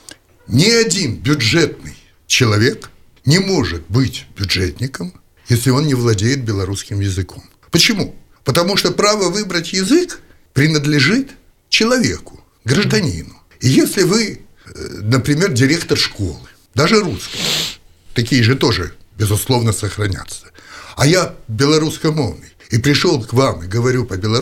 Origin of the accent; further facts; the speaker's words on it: Odesa, Odesa Oblast, Ukraine; now in Belarus; А я понаехал из Одессы.